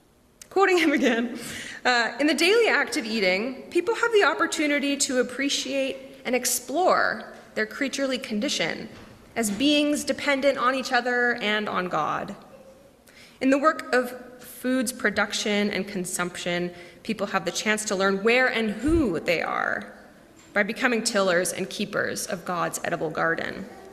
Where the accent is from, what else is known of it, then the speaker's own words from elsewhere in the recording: Manitoba, Canada; now in Winnipeg, Canada; I'm from Manitoba, and I grew up on a farm about an hour south of Winnipeg.